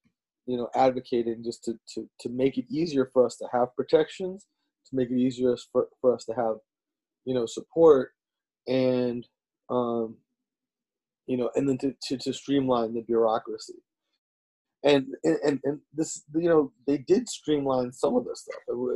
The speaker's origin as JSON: {"language": "English", "town": "Chicago", "region": "Illinois", "country": "United States", "lives_now": "Oakland, United States", "said": "Well, bad news, bro. I'm from Chicago."}